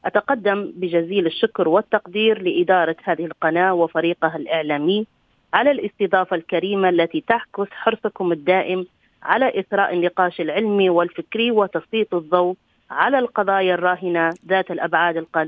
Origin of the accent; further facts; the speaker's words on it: Benghazi, Libya; خاصة أننا في زمن في مدينتي كانت تنقلها أثار الحرب، وكانت فيها الأحلام مؤجلة في مدينة بنغازي